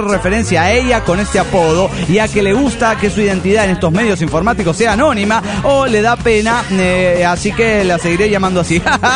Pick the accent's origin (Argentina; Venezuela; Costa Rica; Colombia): Argentina; Rosario, Santa Fe; Soy el Canalla de Rosario, Argentina.